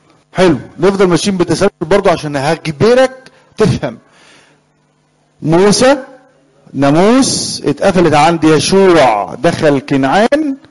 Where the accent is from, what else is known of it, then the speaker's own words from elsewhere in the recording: Egypt; انا مسيحي مصري. انا مسيحي مصري جنسيتي مصري